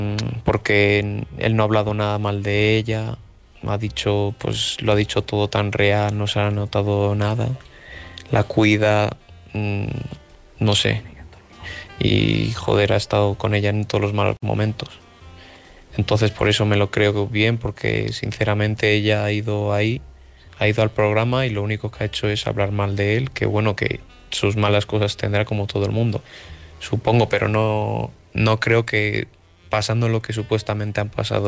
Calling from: Castile and León, Spain; Que, bueno, somos de Castilla y León

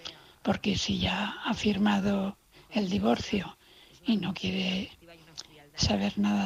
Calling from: Valencia, Valencian Community, Spain; de Valencia.

